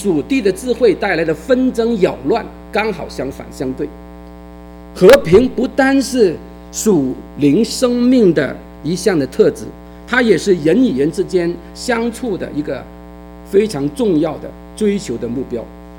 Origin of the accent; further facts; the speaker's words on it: Hong Kong; 我们香港人看不起中国来的人，中国人呢，对我们香港人呢，可能也看不起。